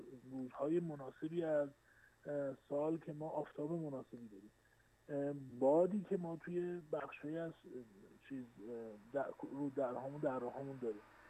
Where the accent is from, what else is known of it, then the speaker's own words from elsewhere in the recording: Hamadan, Iran; در شهر همدان وجود داره و من تمام دوران کودکیم رو با خاطراتش گذروندم